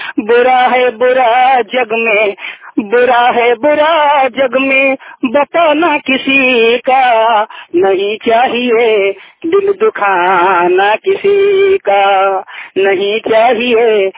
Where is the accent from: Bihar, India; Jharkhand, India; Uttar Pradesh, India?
Jharkhand, India; Dhanbad; झारखंड का रहने वाला हूँ, धनबाद जिला से चपचाची प्रखंड के निवासी